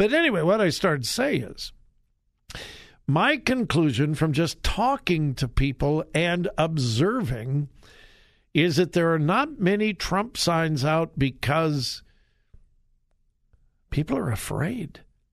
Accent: Westerville, Ohio, United States; No, and you won't see it in my hometown of Westerville either, Craig.

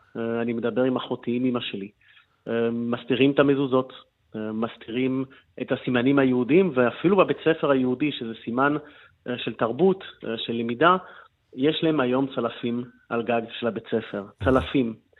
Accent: Belgium; now in Israel; כבלגי יהודי, וביום ממחרת שמו את היהדות שלי לפני הבלגיות שלי, למרות שאני בלגי ב-100%

